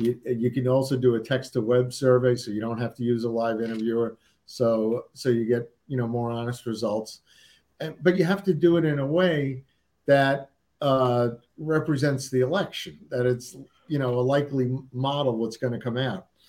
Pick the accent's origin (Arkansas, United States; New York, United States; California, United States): New York, United States; I always thought it was just, I'm from New York, plain old ballot stuffing.